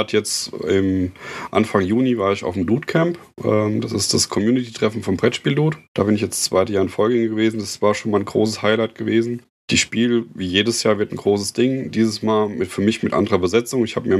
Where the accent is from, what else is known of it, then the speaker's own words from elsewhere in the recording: Groß-Krotzenburg, Hesse, Germany; Also ich komme aus Groß-Krotzenburg. Das ist... Das ist in der Nähe, das ist im Prinzip in der Mitte zwischen Aschaffenburg und Frankfurt. Also man fährt von beiden Städten eine halbe Stunde ungefähr.